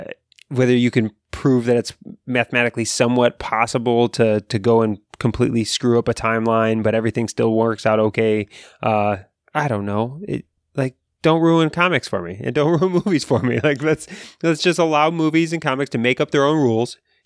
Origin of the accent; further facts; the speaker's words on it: Australia; but it's just cool, potentially cool, as an Australian student, physics student.